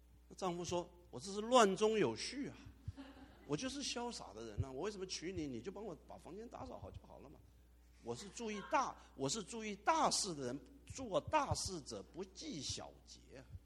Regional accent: Taiwan; 我是在中国长大的，是中国的台湾省长大的，所以我非常中国化

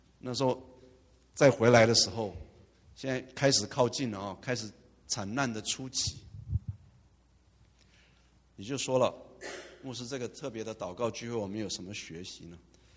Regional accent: Taiwan; now in United States; 我是台湾来的，祖籍是湖南人，但是台湾来的。

